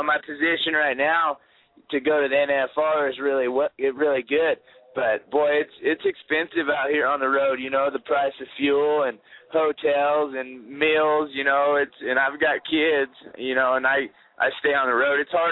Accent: Reno, Nevada, United States; I grew up kind of, I was born and raised in Reno, Nevada, you know, and I grew up fast and hard

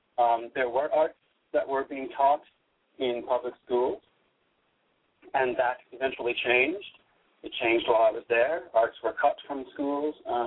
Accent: Detroit, Michigan, United States; growing up in Detroit, one always heard wonderful music.

